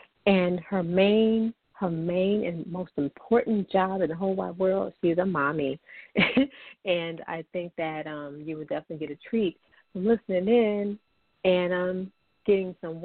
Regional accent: Chicago, Illinois, United States; and of course the US and my hometown, Chi-Town.

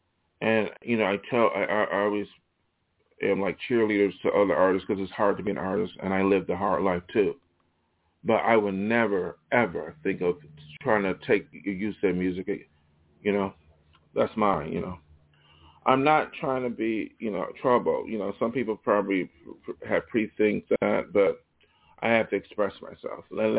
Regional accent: Los Angeles, California, United States; my experiences in my hometown, especially in LA, is that some people are too ignorant to understand that people are not the same as far as personality

